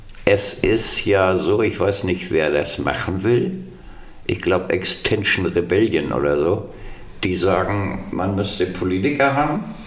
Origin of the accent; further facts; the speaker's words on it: West Germany, Germany; now in Wismar, Germany; ich bin ja nun seit Anfang 2008 hier in Wismar und es hätte halt als Wessi, es hat ein halbes Jahr gedauert